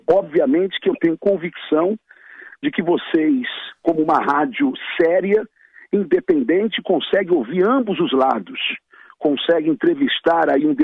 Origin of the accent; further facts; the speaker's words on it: Nova Iguaçu, Rio de Janeiro, Brazil; born there; Eu nasci na Baixada, não é?